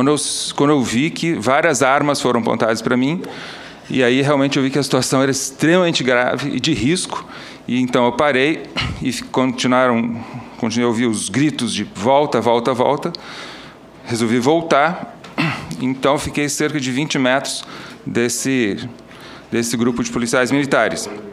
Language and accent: Portuguese; São José dos Campos, São Paulo, Brazil; eu fui para São José dos Campos, por sinal, a minha cidade natal